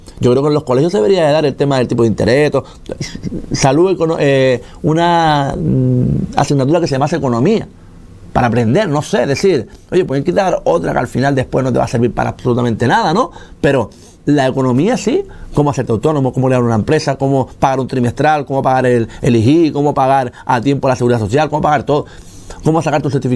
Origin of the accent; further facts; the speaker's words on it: Morro Jable, Canary Islands, Spain; Sinceramente, mi infancia en Morrojable es un recuerdo, y adolescencia es un recuerdo para mí, muy bonito